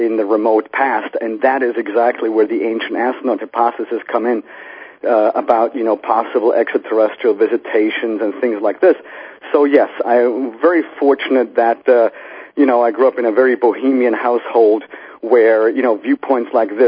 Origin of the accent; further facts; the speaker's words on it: Switzerland; even though I come from a long line of Greek Americans, for part of my life I grew up in Switzerland.